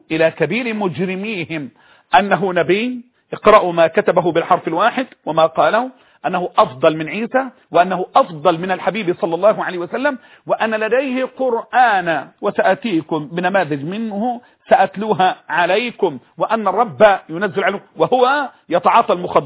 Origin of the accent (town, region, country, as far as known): Egypt